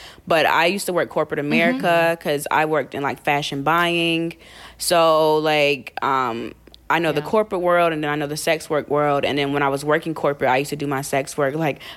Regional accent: North Carolina, United States; moved away as an adult; now in New York, United States; And then eventually I moved to New York, for grad school, 'cause I moved from North Carolina. That's where I'm originally from.

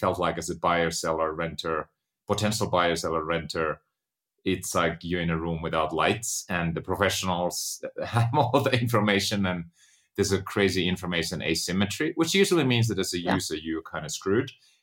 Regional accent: Finland; I was born and raised in Finland, grew up on a farm. Parents didn't even go to high school

